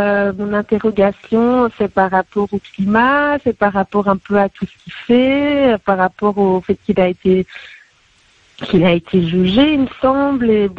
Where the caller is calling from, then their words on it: Dinan, Brittany, France; je viens de Dinan.